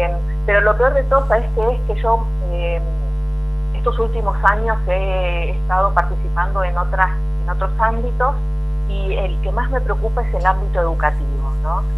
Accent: Argentina; nosotros como argentinos

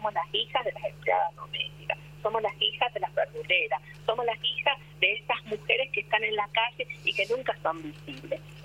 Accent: Salta, Argentina; yo vengo de la periferia, como muchas de nuestras compañeras venimos, soy de Salta, vengo a estos contextos por migración

